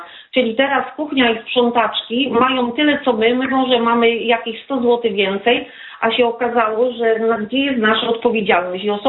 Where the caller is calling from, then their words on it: Łódź Voivodeship, Poland; z okolic Sieradza.